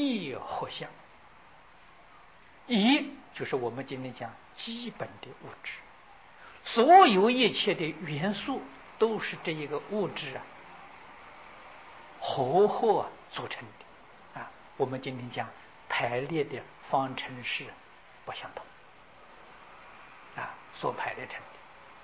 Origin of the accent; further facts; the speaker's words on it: China; 我们中国人呢讲翡翠啊，翡翠是绿色的玉